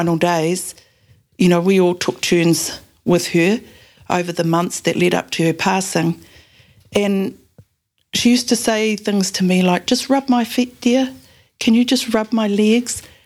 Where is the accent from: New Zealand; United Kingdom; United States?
New Zealand; Tokoroa, Waikato; also born or lived in Manawatū, New Zealand / Tamaki, New Zealand; So I was born in Tokoroa and lived with my maternal aunt. I was whangai to my maternal aunt when I was from birth and lived there for a while, then moved to the Manawatū with my birth family